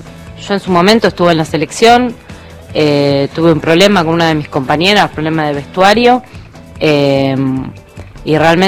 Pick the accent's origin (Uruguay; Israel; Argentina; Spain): Argentina; Mi naturaleza, nuestra naturaleza como argentinos